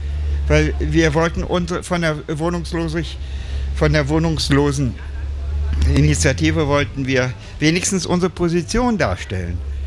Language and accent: German; Berlin, Germany; Ich komme aus Kreuzberg, komme aus dieser ersten Hausbesetzerbewegung.